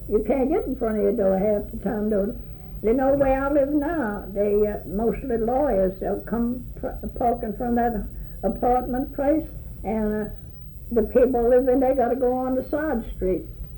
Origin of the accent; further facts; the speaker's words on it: New Orleans, Louisiana, United States; I was from New Orleans. And wasn't that coincidence?